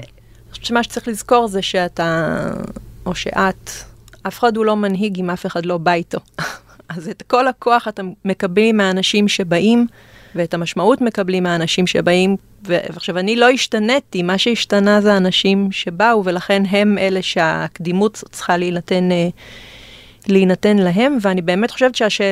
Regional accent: Haifa District, Israel; also born or lived in Afula; מהקריות של פה

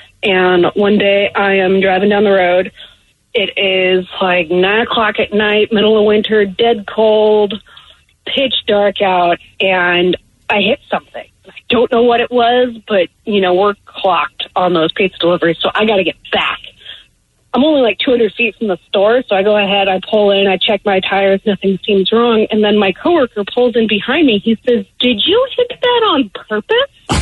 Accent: Port Orchard, Washington, United States; So, I'm from Port Orchard, and I don't know if you've ever been to Port Orchard, but it's like small town meets way too many people.

